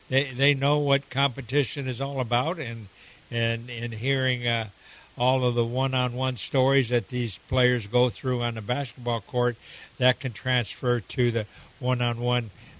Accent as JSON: {"language": "English", "country": "Argentina", "tie": "born or raised there", "said": "I grew up in Argentina, and we didn't have a driving range down there."}